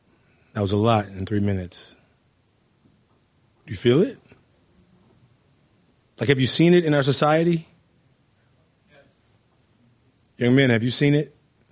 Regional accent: Oakland, California, United States; Well, at least not growing up in Oakland, you can't. Where I grew up, you can't be afraid.

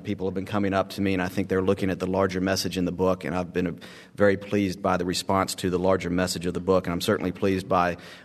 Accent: Austin, Texas, United States; Then I went to my hometown the next day, this last Saturday, of Austin, Texas.

